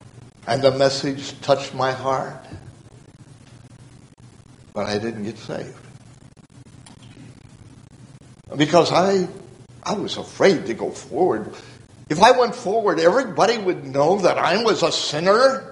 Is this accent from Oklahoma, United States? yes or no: no; Illinois, United States; I'm from Illinois.